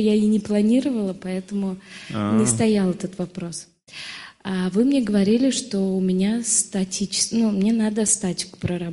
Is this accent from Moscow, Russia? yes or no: no; Kazan, Tatarstan, Russia; Мы приехали из Казани.